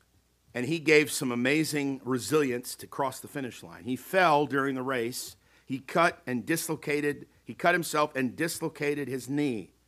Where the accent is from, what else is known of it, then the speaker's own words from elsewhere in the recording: Canada; You might bleed red and white, you know, as a Canadian. We might bleed red and white.